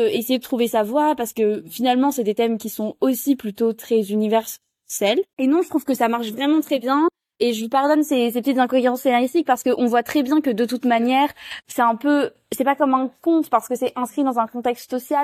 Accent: Montélimar, Auvergne-Rhône-Alpes, France; Parce que je viens de Montélimar, donc j'ai un peu de la campagne, moi aussi.

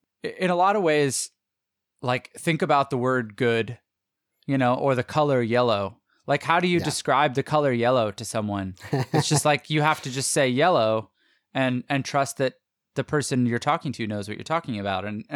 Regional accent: Canada; now in California, United States; I grew up in Canada.

